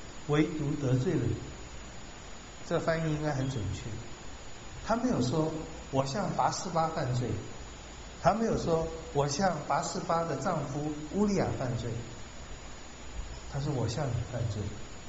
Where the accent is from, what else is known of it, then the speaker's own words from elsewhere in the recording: China; 用我们中国人来讲，身体服法受之父母，他也犯了这个罪。